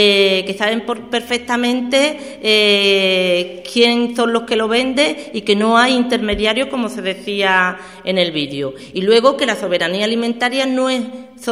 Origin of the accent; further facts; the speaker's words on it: El Coronil, Andalusia, Spain; igual que en mi pueblo, El Coronil, un pueblecito de 5.000 habitantes